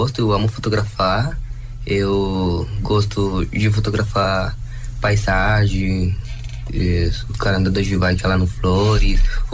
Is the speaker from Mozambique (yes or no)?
no; Venezuela; Portuguese is a second language; now in Brazil; e por isso foi que eu vim de lá da Venezuela. Eu chego aqui no Brasil, né?